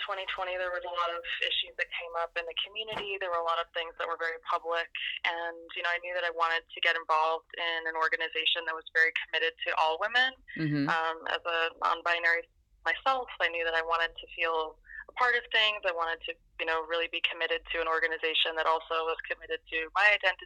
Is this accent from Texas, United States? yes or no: yes; Austin, Texas, United States; also born or lived in New York; Actually, I grew up in Austin, but I left in 2002 and came back last year. My wife and I moved back from New York